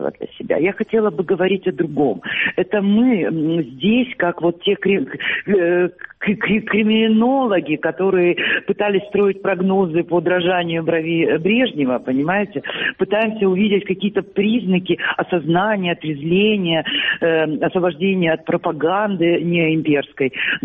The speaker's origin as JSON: {"language": "Russian", "region": "Crimea", "country": "Ukraine", "said": "потому что я как украинская гражданка и как крымчанка имею полное право говорить о своей родине."}